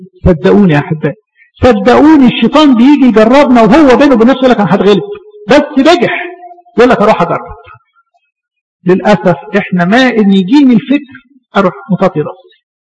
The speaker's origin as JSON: {"language": "Arabic", "town": "Alexandria", "region": "Alexandria Governorate", "country": "Egypt", "said": "معرفش احنا عندنا في اسكندريه وفي مصر عموما"}